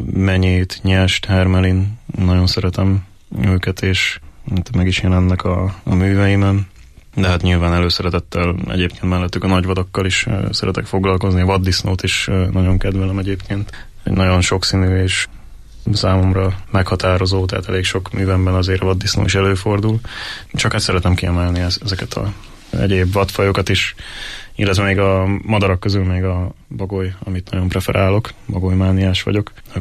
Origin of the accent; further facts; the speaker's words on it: Little Hungarian Plain, Hungary; ugyanúgy szeretem a Kisalföldet is, ahonnan származom